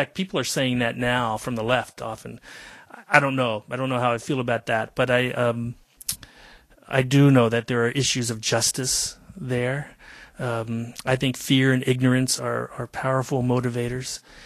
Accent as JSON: {"language": "English", "region": "Virginia", "country": "United States", "tie": "born or raised there", "said": "Well, I grew up in Virginia, in the South, and that vehemence existed in my lifetime around the issues of civil rights."}